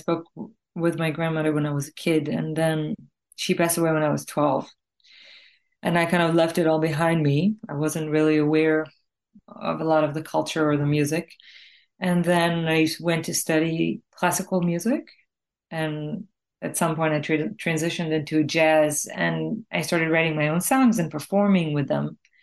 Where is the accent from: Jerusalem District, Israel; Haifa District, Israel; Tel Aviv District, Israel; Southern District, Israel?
Southern District, Israel; Beersheba; I was born in Israel. My family's from Morocco. I grew up in Beersheba. It's a city in the south of Israel. My parents are both Moroccan, and my grandmother on my mother's side is the one who spoke Ladino. We were actually not allowed to speak Ladino at home as kids.